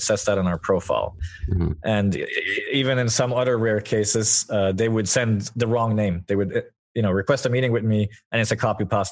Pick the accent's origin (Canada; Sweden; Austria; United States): Sweden; English is a second language; now in Thailand; For example, I'm actually Swedish. I'm living in Thailand right now. But I attend Nordic Game in my home country